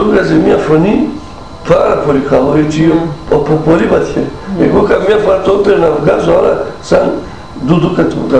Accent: Filida, Greece; Εκεί μαζεύονταν κάθε μέρα μερακλίδες παιδιά από το χωριό μου, από τη Φιλίδα και παίζανε. Και εγώ τότε πολύ μικρός, άλλο να ήμουν 7-8 χρόνια, ούτε.

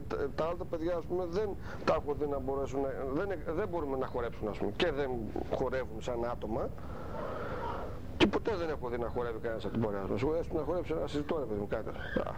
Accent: Eastern Macedonia and Thrace, Greece; born there; Η θρακιώτης πόντιος, όπως πώς θα το πούμε τώρα. Πρώτα τι είμαι, ας πούμε, γεννήθηκα στη Θράκη.

